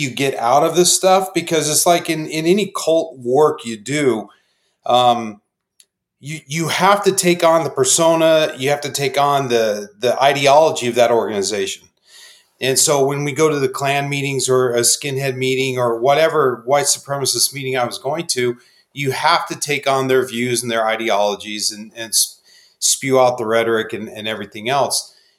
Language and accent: English; Phoenix, Arizona, United States; Well, I was a Mesa police officer, born and raised in Phoenix.